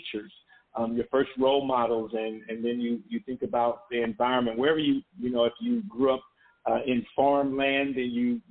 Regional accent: Compton, California, United States; growing up in Compton, I didn't know Compton was bad. Compton just happened to be my home

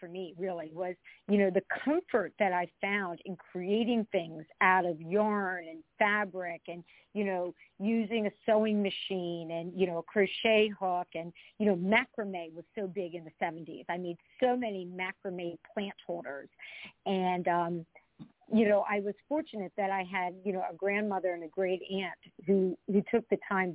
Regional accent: Pennsylvania, United States; I grew up outside of Philadelphia. They also grew up outside of Philadelphia.

